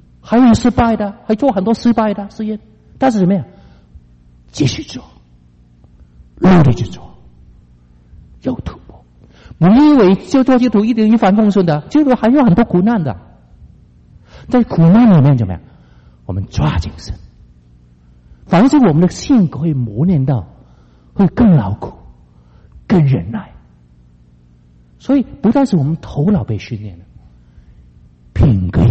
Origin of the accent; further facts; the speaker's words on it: Hong Kong; accent: Cantonese; Chinese is a second language; 我是香港人，所以呢，我国语还是有点广东腔的啊。我在香港出生长大